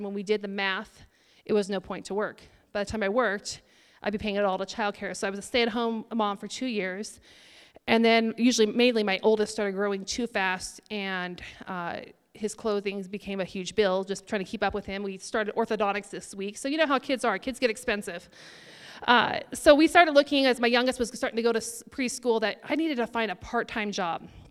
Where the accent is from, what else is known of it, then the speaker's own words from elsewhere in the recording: Roseburg, Oregon, United States; So I was born in Roseburg, graduated from Umpqua Valley Christian School before they were at Dixonville and had a nice campus.